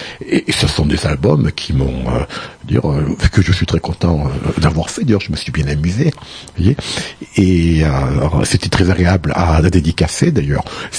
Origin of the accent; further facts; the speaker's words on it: Toulon, Provence-Alpes-Côte d'Azur, France; now in Paris, France; j'ai quitté Toulon pour aller à Paris. On est à la fin des années 70